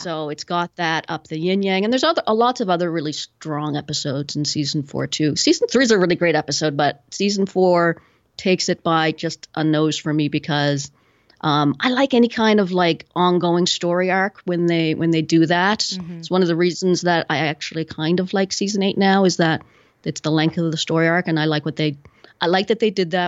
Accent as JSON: {"language": "English", "country": "Canada", "said": "I don't know if it's because I'm a Canadian and it's like, well, Vancouver, not good enough for you anymore"}